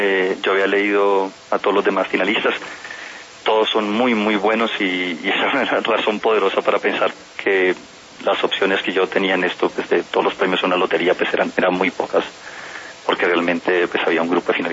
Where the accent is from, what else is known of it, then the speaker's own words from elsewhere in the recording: Bucaramanga, Santander, Colombia; also born or lived in Cali; yo nací en Cali, pero pues crecí en Bucaramanga, y claro, pues, conservo muchos lazos con Bucaramanga porque pues ahí vive todavía mi madre, mi padre pasa largas temporadas ahí